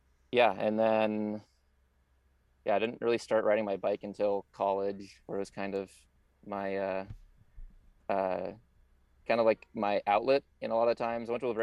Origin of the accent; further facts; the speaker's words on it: Seattle, Washington, United States; So yeah, I grew up in Seattle. I played like soccer for a while.